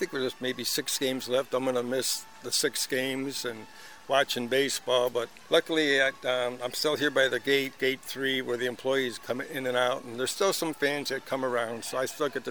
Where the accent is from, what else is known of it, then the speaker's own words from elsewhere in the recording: Joliet, Illinois, United States; I'm from Joliet, Illinois. I just live like 2 miles away from the ballpark here.